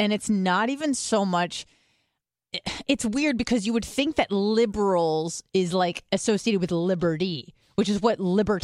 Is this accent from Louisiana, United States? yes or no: no; California, United States; which a lot of them were because, hello, I'm from California, then they send you to a liberal school.